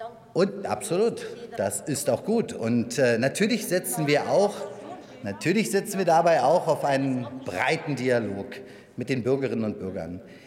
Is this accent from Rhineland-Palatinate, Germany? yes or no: no; Berlin, Germany; Meine Heimatstadt Berlin hat Freiheitsgeschichte geschrieben.